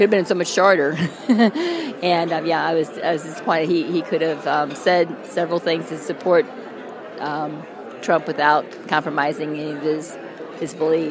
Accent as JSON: {"language": "English", "region": "Missouri", "country": "United States", "said": "I live in Warren County. I'm from St. Louis County."}